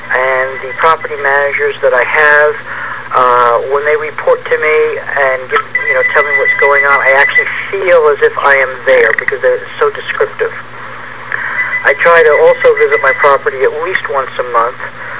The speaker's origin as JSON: {"language": "English", "town": "San Diego", "region": "California", "country": "United States", "said": "I'm from San Diego, and the reason I started management myself was because I got ripped off"}